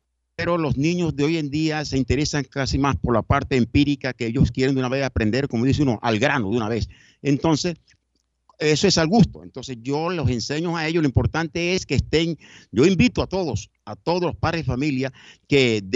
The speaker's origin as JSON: {"language": "Spanish", "town": "San Juan del Cesar", "region": "La Guajira", "country": "Colombia", "tie": "born there", "said": "yo nací en La Guajira, en un pueblo que se llama San Juan del Cesar, Guajira. Pueblo donde también tierra de compositores."}